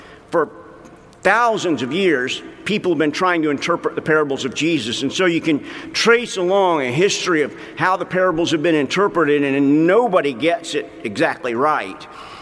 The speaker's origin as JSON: {"language": "English", "region": "the South", "country": "United States", "tie": "born or raised there", "said": "I grew up in the South, so there was a lot of storytelling in my family."}